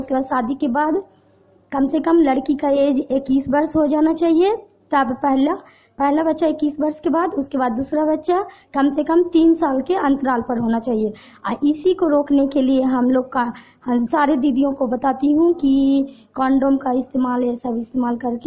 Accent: Teliabigha, Bihar, India; और मैं एकंगरसराय प्रखंड से हूँ और ग्राम तेलियाबीघा उप पंचायत की हूँ।

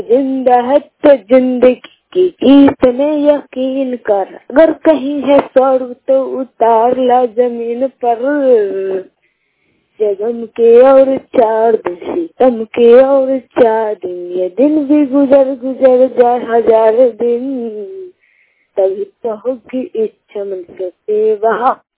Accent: Mathnamal, Bihar, India; मैं वैशाली जिला के मथनामाल गांव के निवासी हूँ।

